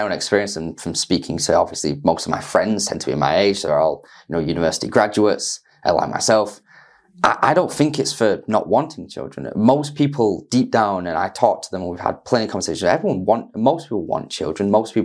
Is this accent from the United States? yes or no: no; Salford, North West England, United Kingdom; now in West Lancashire, United Kingdom; I live in West Lancashire, have done now for about 5 years. I was studying at the university. But I come from Salford, so incredibly working class area in Manchester.